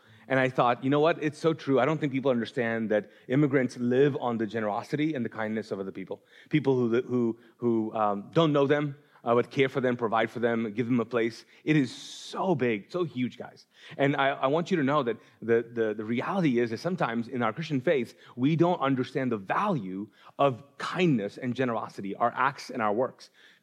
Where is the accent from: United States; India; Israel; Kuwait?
Kuwait; moved away; I was born and raised in Kuwait. My parents actually moved from Pakistan to Kuwait and for a better life. And I was born there.